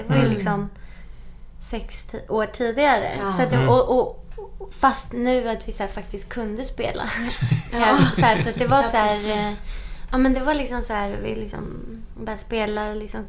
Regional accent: Sweden; som svensk har man ju ändå lite av det här.

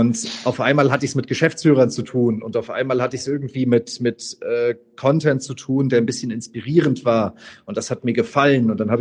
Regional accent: Hesse, Germany; born there; now in Hamburg, Germany; Unternehmer aus Hamburg, bin aber auch gebürtiger Hesse.

